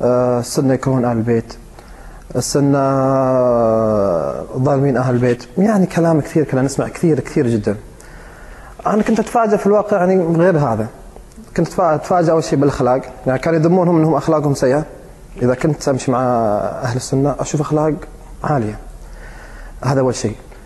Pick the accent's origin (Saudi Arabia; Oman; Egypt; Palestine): Saudi Arabia; Qatif, Eastern Province; أنا أهلي كلهم من القطيف وعايشين في القطيف وللآن في القطيف، أعمامي وكل أهلي.